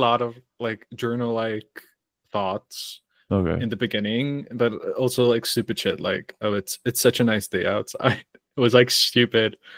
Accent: Croatia; every time I tell somebody I'm from Croatia, everybody thinks like, "Oh, you live by the sea, it's like King's Landing from Game of Thrones."

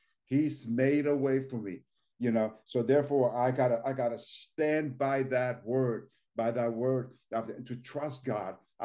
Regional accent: New Jersey, United States; I remember being growing up in North Jersey, which is almost like being in New York City.

